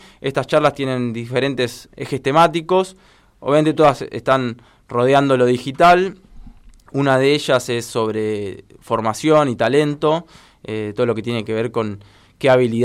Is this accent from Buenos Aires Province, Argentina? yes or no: yes; Luján, Buenos Aires Province, Argentina; nosotros sí, somos de Luján, tenemos oficinas acá en Luján